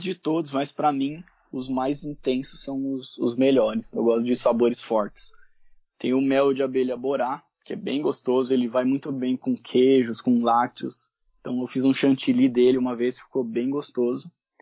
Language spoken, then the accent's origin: Portuguese; Osasco, São Paulo, Brazil; eu sou de Osasco, mas estudei em escola particular e tal.